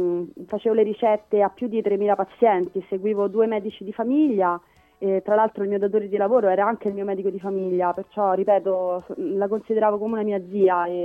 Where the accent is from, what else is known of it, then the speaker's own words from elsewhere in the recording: Rome, Lazio, Italy; da romana continuamente dicevo a mia mamma e mio papà che non avrei mai lasciato Roma